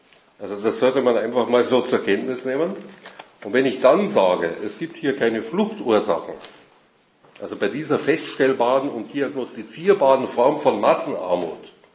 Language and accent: German; Munich, Bavaria, Germany; dann finde ich dort Lokalitäten, die finde ich so in München, wo ich herkomme, so nicht.